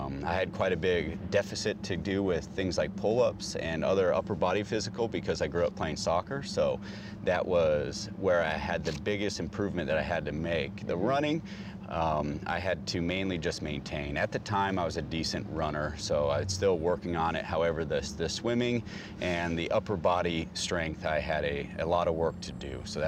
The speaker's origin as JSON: {"language": "English", "region": "California", "country": "United States", "tie": "born or raised there", "said": "I grew up on the West Coast, California, so I was able to go into the ocean pretty often"}